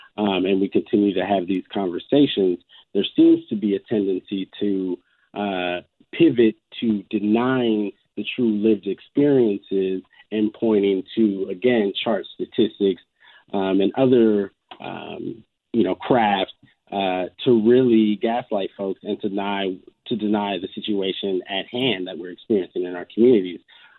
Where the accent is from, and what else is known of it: Minneapolis, Minnesota, United States